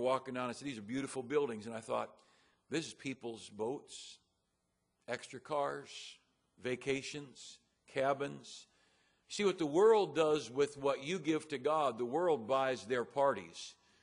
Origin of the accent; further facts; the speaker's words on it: Hayfork, California, United States; I'm from Hay Fork.